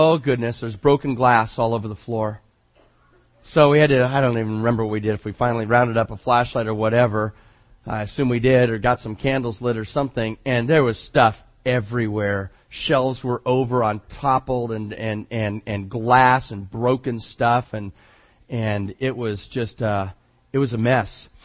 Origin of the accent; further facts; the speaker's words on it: California, United States; I mean, I grew up in the Bay Area, so I grew up with earthquakes, you know, and oh, the houses start shaking, you get in the door frame